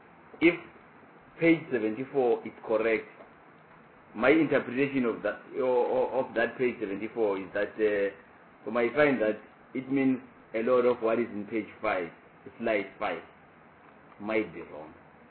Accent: Nkomazi, Mpumalanga, South Africa; I'm from Mpumalanga, I'm from Komazi, and Malelane is in Komazi

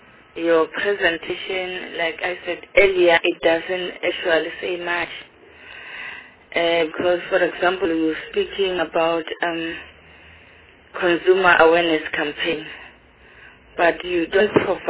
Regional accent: Mpumalanga, South Africa; I'm from Mpumalanga. My constituency is Hazyview, the rural area.

